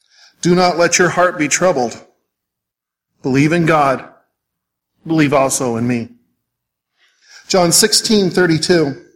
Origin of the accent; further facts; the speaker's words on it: Jerome, Idaho, United States; Remember, I'm a small-town kid. We came a long ways from Jerome, Idaho to Portland, Oregon for Winter Youth Convention.